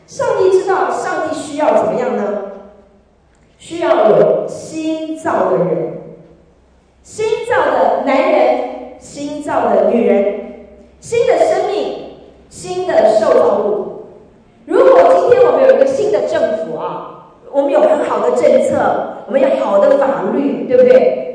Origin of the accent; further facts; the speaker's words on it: Taiwan; now in Australia; 我是从台湾来的，台湾的社会也不好。